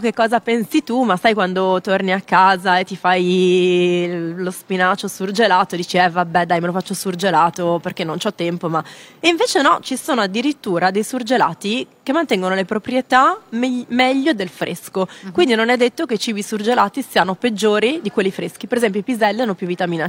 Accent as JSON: {"language": "Italian", "region": "Friuli-Venezia Giulia", "country": "Italy", "said": "io ci andavo con la zia a raccogliere le erbe, sono del Friuli"}